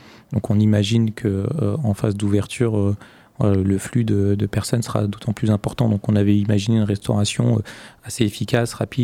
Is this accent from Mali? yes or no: no; Poitiers, Nouvelle-Aquitaine, France; Je suis originaire de Poitiers